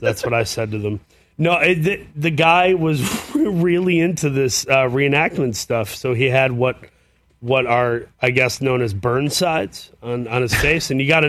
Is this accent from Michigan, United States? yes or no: yes; Saginaw, Michigan, United States; Originally from Saginaw, Michigan.